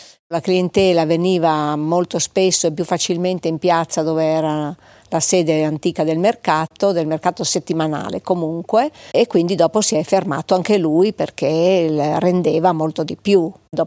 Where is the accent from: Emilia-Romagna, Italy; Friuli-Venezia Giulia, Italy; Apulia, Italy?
Friuli-Venezia Giulia, Italy; San Daniele; born there; Mio padre era di San Daniele, io anche sono nata lì